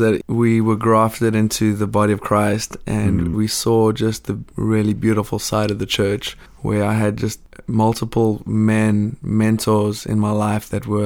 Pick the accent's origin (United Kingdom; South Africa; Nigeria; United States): South Africa; Bothaville, Free State; born or raised there